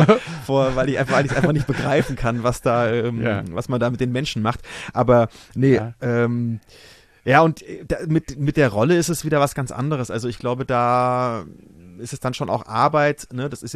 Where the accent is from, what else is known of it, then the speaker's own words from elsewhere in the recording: Bavaria, Germany; ich bin ja Franke, wie du weißt, sind wir ja beide